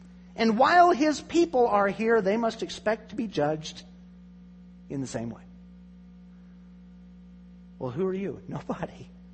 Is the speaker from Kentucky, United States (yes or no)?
no; Greenville, Mississippi, United States; born there; also born or lived in Springfield, Missouri; I was born in Greenville, Mississippi, but don't have any remembrance of that. We moved away. I was about a year and a half old. Went to Springfield, Missouri. Were there for several years, up to about 79, and then went to Mississippi for a while